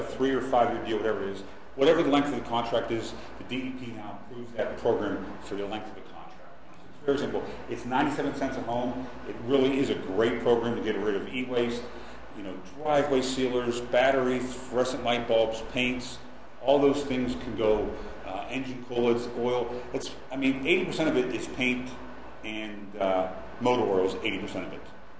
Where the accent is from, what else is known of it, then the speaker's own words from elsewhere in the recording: Dormont, Pennsylvania, United States; Well, we used to do Dormont. I'm from Dormont.